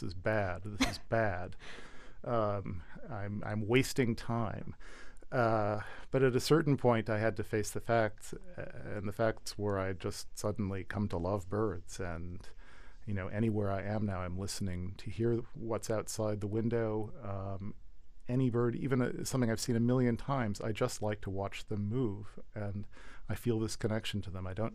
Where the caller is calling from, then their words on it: Santa Cruz, California, United States; I'm speaking from Santa Cruz, and further down on Monterey Bay